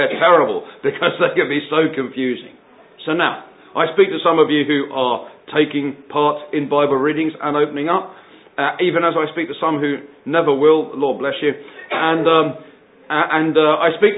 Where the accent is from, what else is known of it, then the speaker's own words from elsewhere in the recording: London, United Kingdom; When I was a whole lot younger, and growing up in London, the thing was full of Bible readings.